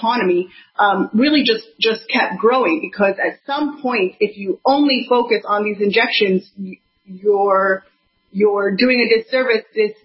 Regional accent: Virginia, United States; Yeah, I'm American also. I grew up just outside D.C. on the Virginia side, and I studied anthropology.

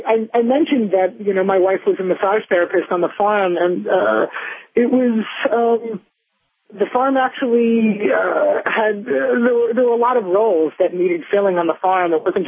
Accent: Michigan, United States; including my home state of Michigan.

